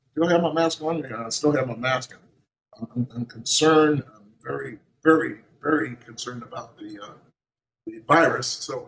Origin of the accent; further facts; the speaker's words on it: Atlanta, Georgia, United States; I talk about little funny things about how poor we were growing up in Atlanta.